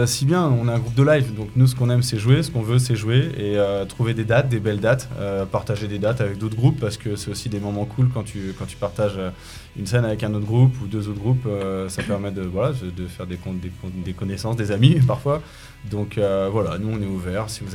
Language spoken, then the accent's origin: French; Meaux, Île-de-France, France; On vient de Meaux, et le bruit de Meaux, tu le connais, j'imagine.